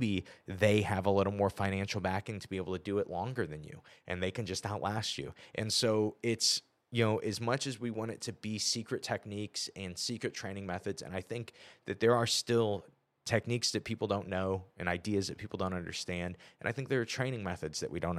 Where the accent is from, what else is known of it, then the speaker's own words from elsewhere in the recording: Midwest, United States; as a Midwesterner, it felt a little more like infamy than recognition.